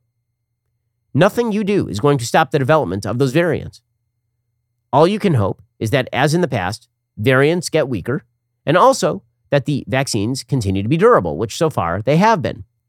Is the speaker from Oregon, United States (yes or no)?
no; Florida, United States; Governor Ron DeSantis of my home state of Florida